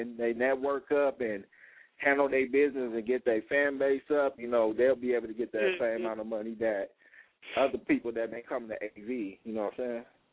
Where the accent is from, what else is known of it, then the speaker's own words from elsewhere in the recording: Los Angeles, California, United States; now in Palmdale, United States; I'm from Los Angeles, California, but I'm up here in Palmdale all day, every day